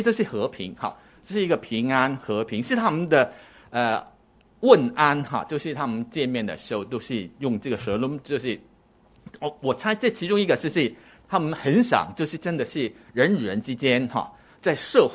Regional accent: Taiwan; 吃饭了没有哈，我们台湾话叫吃饱没，这是你吃饱了没有哈

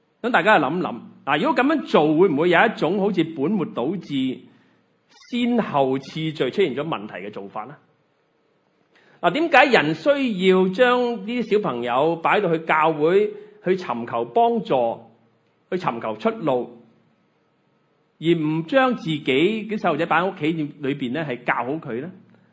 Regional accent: Guangdong, China; 我们广东人有个说话呢

